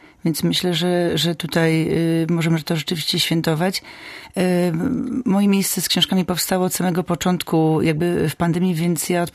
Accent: Gorzów Wielkopolski, Lubusz Voivodeship, Poland; now in Szczecin, Poland; w Szczecinie mieszkam od 20 lat i najdłużej w życiu mieszkam w Szczecinie, ale dzieciństwo spędziłam w Gorzowie

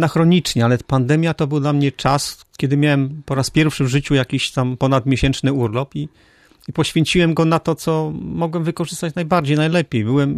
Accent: Szczecin, West Pomeranian Voivodeship, Poland; W końcu jestem szczecinianinem od urodzenia, że znam to miasto, że interesuję się jego historią i będzie mi łatwiej opowiadać o Szczecinie.

